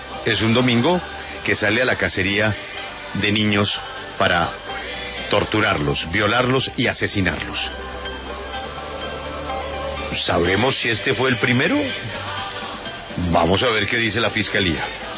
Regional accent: Colombia; que somos todos los colombianos, que no podemos creer lo que ha sucedido.

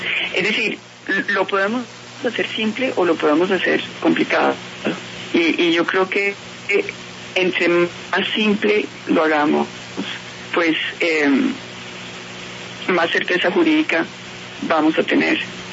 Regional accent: Colombia; para nosotros como colombianos

